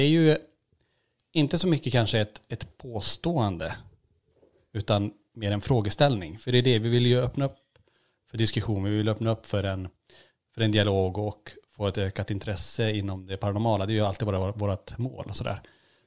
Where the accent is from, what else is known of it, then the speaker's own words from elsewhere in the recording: Kiruna, Norrbotten County, Sweden; born there; Vi är ju född i Kiruna. Längst upp i Norrland.